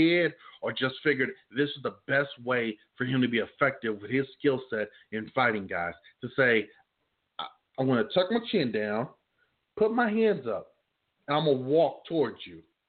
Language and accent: English; Philadelphia, Pennsylvania, United States; I'm from Philly. I trained in New Jersey.